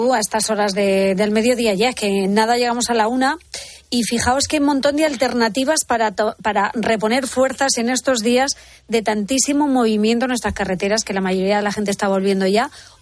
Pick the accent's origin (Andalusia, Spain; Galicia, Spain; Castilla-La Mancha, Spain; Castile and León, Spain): Castilla-La Mancha, Spain; now in Alicante, Spain; Permíteme que yo por mi tierra haga también una recomendación, porque yo siempre que vengo de Alicante a mi pueblo en Ciudad Real